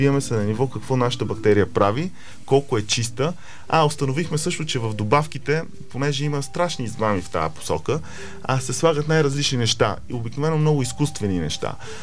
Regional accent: Plovdiv, Plovdiv Province, Bulgaria; born there; Роден съм в Пловдив, но моите родители двамата са в София. Са от София

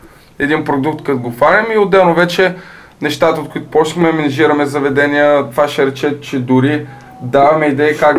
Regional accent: Plovdiv, Plovdiv Province, Bulgaria; Пък ние сме израснали в Пловдив, не знам, може би заради това е тази обич към града

